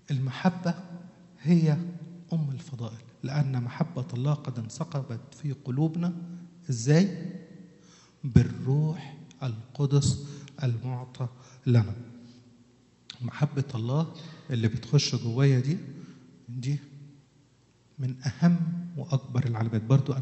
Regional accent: Asyut, Asyut Governorate, Egypt; أنا أصلي من أسيوط، وإحنا في أسيوط كانت كل دراستنا من الكتب بتاعة أبونا متى.

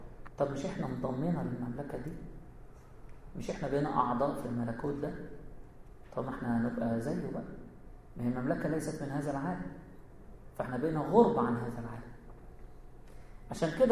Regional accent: Egypt; النهر عندنا في مصر

